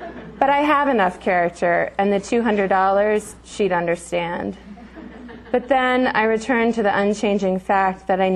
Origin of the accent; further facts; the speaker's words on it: Philadelphia, Pennsylvania, United States; And as Bob said, I'm from Philadelphia.